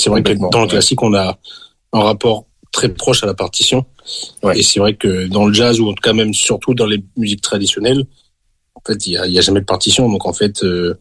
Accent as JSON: {"language": "French", "country": "Guadeloupe", "said": "Oui, moi je viens de la Guadeloupe."}